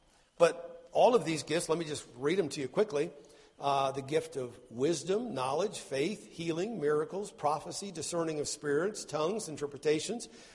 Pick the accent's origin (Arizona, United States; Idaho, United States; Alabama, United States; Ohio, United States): Idaho, United States; When I grew up in Idaho, and if you live in southern Idaho, you irrigate.